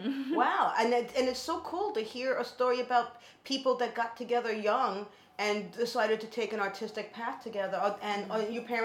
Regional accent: Bronx, New York, United States; Yeah, no, I get it because I know people, like I grew up in the Bronx and there were people that didn't want to go into Manhattan.

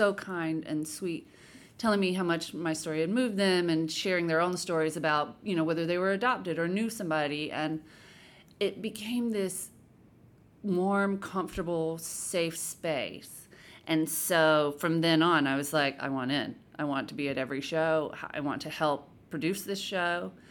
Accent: Fitzgerald, Georgia, United States; I grew up in this town called Fitzgerald, Georgia. It's like 9,000 people. And I hadn't been born there. My mom had moved us there after my parents' divorce. And so I was 6 when we got there.

